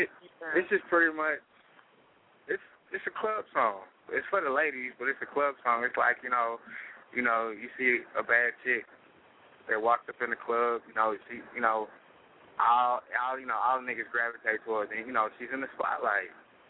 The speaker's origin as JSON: {"language": "English", "town": "Houston", "region": "Texas", "country": "United States", "tie": "born or raised there", "said": "I'm from Houston, Texas. You know, born and raised."}